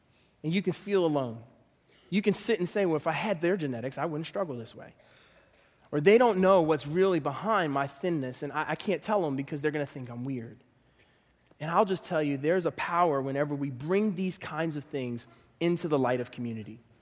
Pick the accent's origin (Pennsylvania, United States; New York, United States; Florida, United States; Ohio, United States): Pennsylvania, United States; Philadelphia; I'm from Philly, and I miss me some Wawa hoagies.